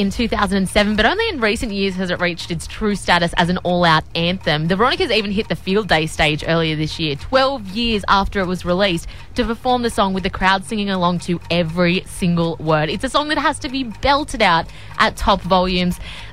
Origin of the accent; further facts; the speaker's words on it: Newcastle, New South Wales, Australia; we are both from Newcastle … I originally.